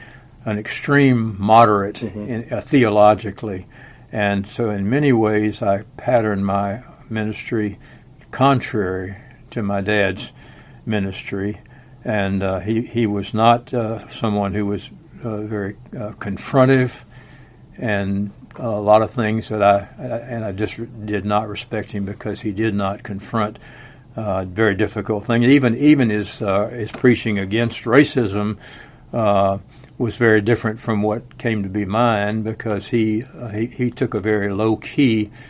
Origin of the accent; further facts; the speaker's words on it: New Orleans, Louisiana, United States; born there; And even though I was born in New Orleans, next door to the house where Jefferson Davis died, and in many ways a Southern partisan